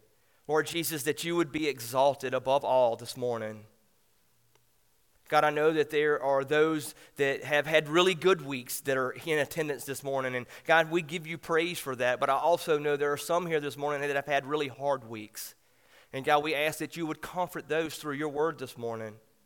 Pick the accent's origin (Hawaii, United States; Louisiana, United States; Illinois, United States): Louisiana, United States; Walker; I'm born and raised in Walker, so I'm a parish boy. That should get me points. And I'm a Southern Baptist